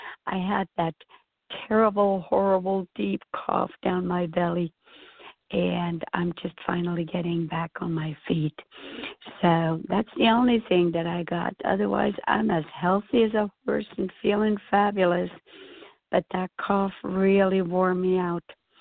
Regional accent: Switzerland; I grew up in Switzerland in snow all the time, and so I still love it, though I'm quite a few decades older.

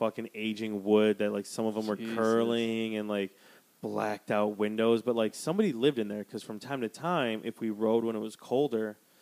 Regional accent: Wisconsin, United States; Dude, bitch, I grew up in Wisconsin.

